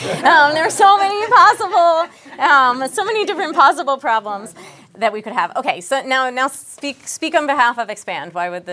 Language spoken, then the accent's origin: English; the South, United States; I'm from the South. In the South, there's like a whole, it's very normal, actually, in the South for people who never keep kosher during the year.